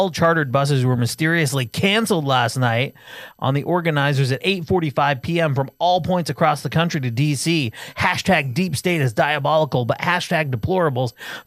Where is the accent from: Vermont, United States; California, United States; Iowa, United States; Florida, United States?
Vermont, United States; And again, I grew up in Vermont where it was 99% white people.